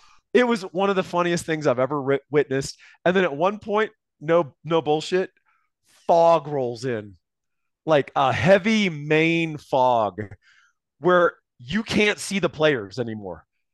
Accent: Austin, Texas, United States; no, I grew up in Austin and, you know, suburbia.

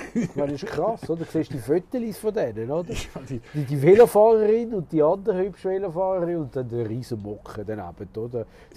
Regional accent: Switzerland; born there; Ich bin hier in der Schweiz geboren.

